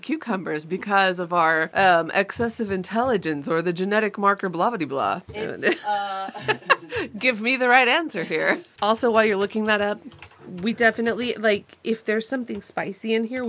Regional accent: Pacific Northwest, United States; I am from the Northwest. I do come from farm people

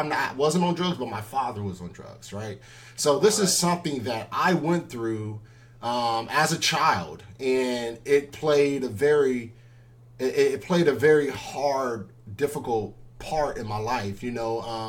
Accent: Los Angeles, California, United States; now in Indio, United States; I'm originally from Los Angeles, so, you know, the beach is probably about 15, 20 minutes away from me living in Los Angeles.

